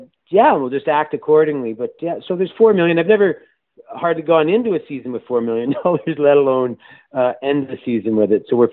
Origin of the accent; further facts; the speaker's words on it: Canada; Well, I'm Canadian